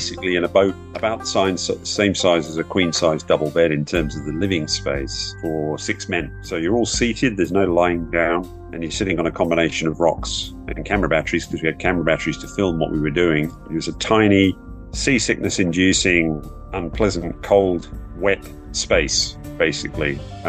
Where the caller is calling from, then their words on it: South Australia, Australia; I'm in South Australia, so I'm sort of middle of Australia at the bottom.